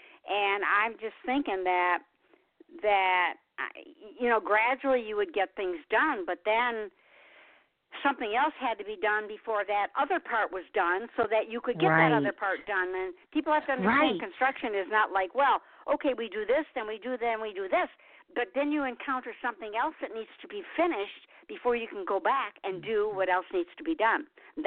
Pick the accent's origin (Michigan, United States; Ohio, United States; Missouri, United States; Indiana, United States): Michigan, United States; Detroit; And the home that I was raised in Detroit, right in Detroit, that's torn down too.